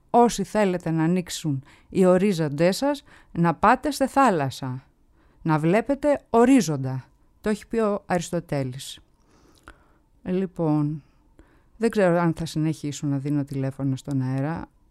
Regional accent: Samos, North Aegean, Greece; Εγώ είμαι νησιώτισσα από τη Σάμου.

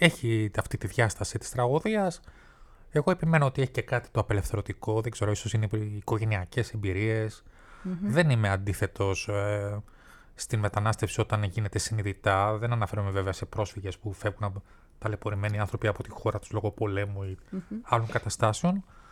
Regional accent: Greece; born there; Εγώ γεννήθηκα εδώ στην Ελλάδα το 1973

